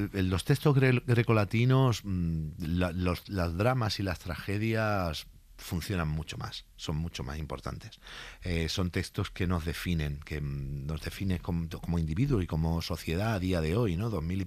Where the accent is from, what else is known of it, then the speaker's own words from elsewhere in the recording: Málaga, Andalusia, Spain; Chiqui también es de Málaga, es de mi tierra